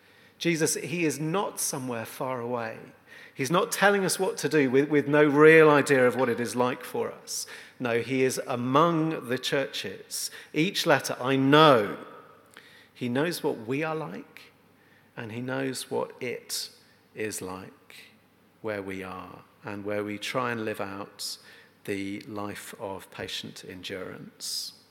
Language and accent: English; Shepton Mallet, South West England, United Kingdom; It was just a nowhere place to be from. I'm from Shepton Mallet.